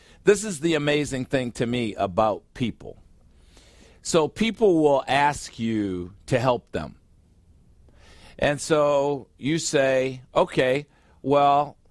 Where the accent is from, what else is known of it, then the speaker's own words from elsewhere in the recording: United States; When I go to China, I feel out of place because I'm an American.